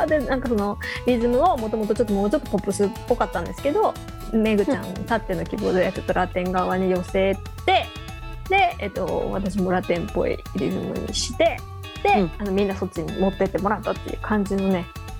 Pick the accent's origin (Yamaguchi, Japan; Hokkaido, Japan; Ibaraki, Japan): Hokkaido, Japan; born there; 私は北海道生まれじゃん、夏って8月のことを夏って言うんですよ。